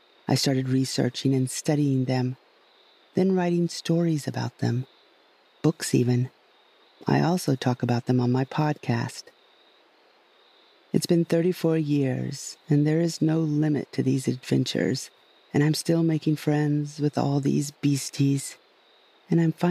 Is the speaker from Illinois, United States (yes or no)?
no; Texas, United States; born there; also born or lived in Alaska, United States / South Carolina, United States; I'm an only child. I was born in Texas, and before I was a year old, we moved all the way up to Alaska. Before I started kindergarten, we moved back down south, this time to South Carolina. And we just kept moving.